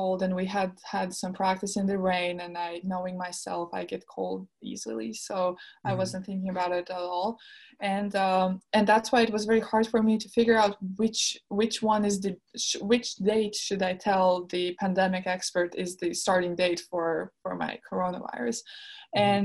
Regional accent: Latvia; the European Championships that are happening in Latvia, and not only in Latvia, but in my hometown, which is like, the courts are 10 minutes away from my house.

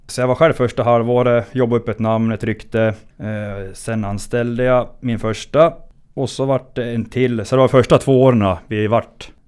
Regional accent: Hofors, Gävleborg County, Sweden; är en 26-åring, född och uppvuxen i Hofors.

